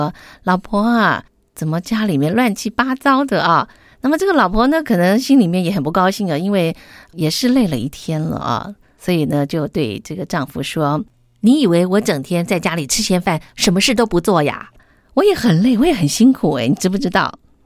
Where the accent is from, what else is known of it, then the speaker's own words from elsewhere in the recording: China; 很多时候我们中国人的父母亲啊，我们常常会爱之深责之切